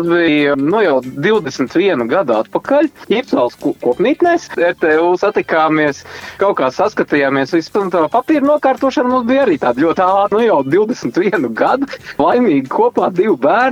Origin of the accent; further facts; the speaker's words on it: Bauska, Bauska Municipality, Latvia; also born or lived in Dobele; Mēs abi divi esam no mazpilsētām. Mēs neesam Rīdzinieki.